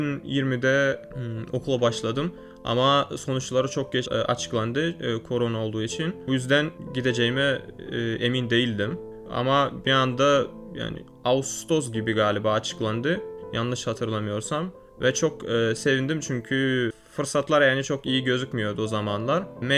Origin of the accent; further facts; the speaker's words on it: Ashgabat, Turkmenistan; Türkmenistanlıyım. Türkmenistan'ın başkentinde doğdum ve büyüdüm.